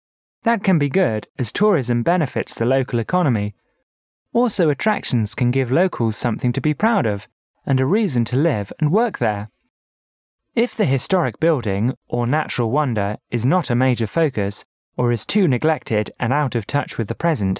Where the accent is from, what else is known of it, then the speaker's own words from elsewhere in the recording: Harbin, Heilongjiang, China; I will tell you about a building in my hometown, Harbin.